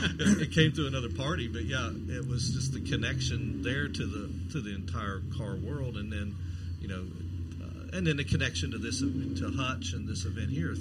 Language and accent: English; Staunton, Virginia, United States; I'm from Stanton, Virginia, and I have a Starliner.